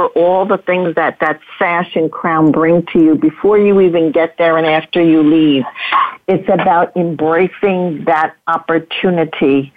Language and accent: English; Arizona, United States; I'm from Arizona, so I kind of know the cities around me better